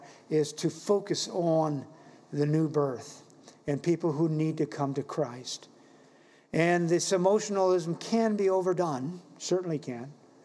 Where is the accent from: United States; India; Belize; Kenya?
Belize; Growing up in Central America, in Belize, we were subject to more hurricanes than you would be here